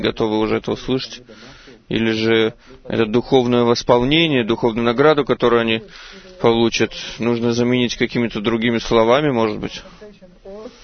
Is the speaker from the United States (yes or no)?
yes; Florida, United States; я из Флориды.